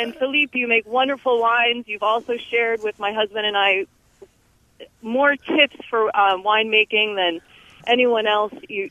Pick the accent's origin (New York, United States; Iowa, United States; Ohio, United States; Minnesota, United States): New York, United States; I grew up in the New York City region, and every fall, my father would pick up a case of Beaujolais Nouveau